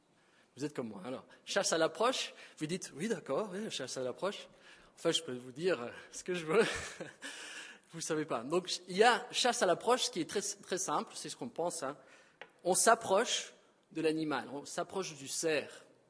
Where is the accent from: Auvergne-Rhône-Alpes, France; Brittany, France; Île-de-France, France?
Auvergne-Rhône-Alpes, France; Bonneville; Enfin, je viens de Bonneville, je ne sais pas.